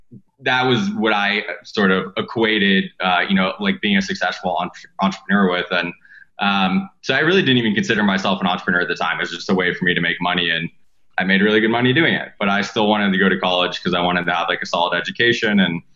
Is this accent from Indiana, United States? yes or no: yes; Indiana, United States; I grew up in Indiana, so we'd go to Indy 500 and Snake Pit and Carb Day.